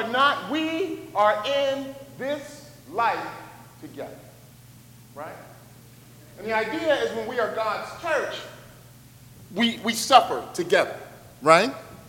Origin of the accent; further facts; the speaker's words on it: Louisville, Kentucky, United States; accent: southern; greetings from Louisville, and you can tell I'm from Louisville from my thick southern accent, right?